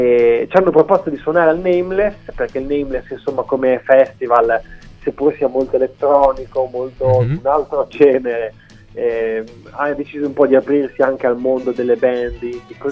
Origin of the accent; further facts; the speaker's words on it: Bologna, Emilia-Romagna, Italy; perché noi siamo di Bologna